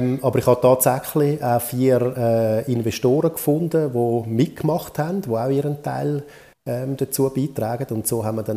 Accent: Winterthur, Zurich, Switzerland; in Winterthur, wo ich aufgewachsen bin

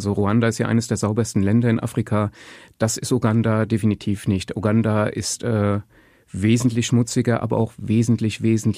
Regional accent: Dornburg-Langendernbach, Hesse, Germany; Aus dem schönen Dornburg-Langendermbach. Das liegt im Westerwald, aber auf der kleinen hessischen Seite des Westerwaldes.

